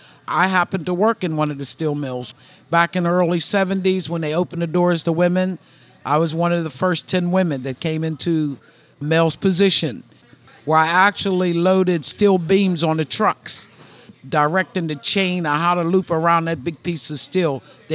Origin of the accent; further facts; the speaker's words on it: Homestead, Florida, United States; I was born and raised here in Homestead all my life.